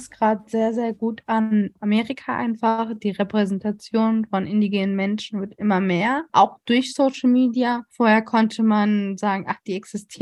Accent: North Rhine-Westphalia, Germany; born or raised there; also born or lived in Colombia

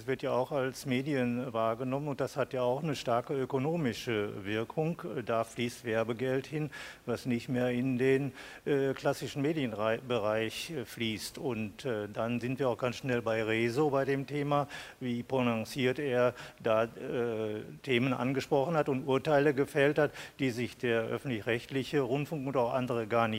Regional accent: Düsseldorf, North Rhine-Westphalia, Germany; ich komme aus Düsseldorf

